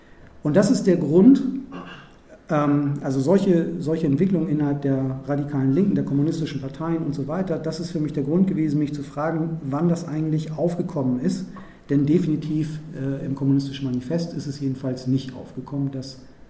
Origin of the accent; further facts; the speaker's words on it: Hamburg, Germany; now in Berlin, Germany; Ich komme ja aus Hamburg, ich war mittendrin.